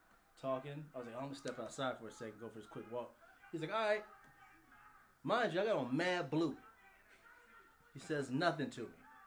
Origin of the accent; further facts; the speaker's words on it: Las Vegas, Nevada, United States; The first time, is because, well, they knew I was from Vegas.